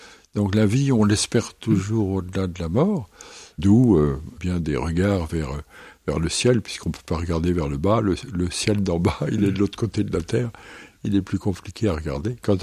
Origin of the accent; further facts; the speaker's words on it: France; non, je suis français